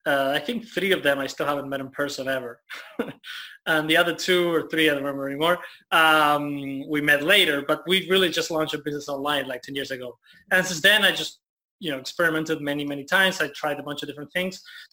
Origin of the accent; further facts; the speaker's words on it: Buenos Aires, Argentina; I was living in Buenos Aires. I'm from Argentina. So I was living in Buenos Aires